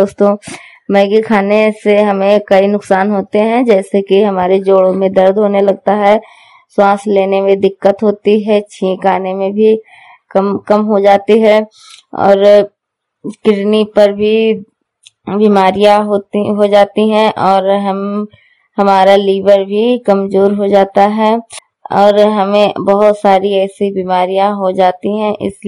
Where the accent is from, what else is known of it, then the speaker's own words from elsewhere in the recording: Hariharpur, Uttar Pradesh, India; मैं हरिहरपुर गांव जिला श्रावस्ती की रहने वाली हूं।